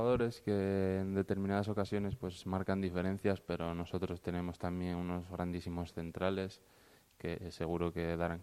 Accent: Asturias, Spain; ya como último recurso pues era irme al equipo de mi tierra. Al Sporting no podía ir, me fui al Oviedo y ahí apostaron por mí

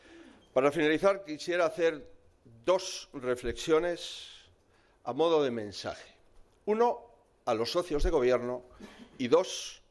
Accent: Spain; las víctimas somos todos los españoles

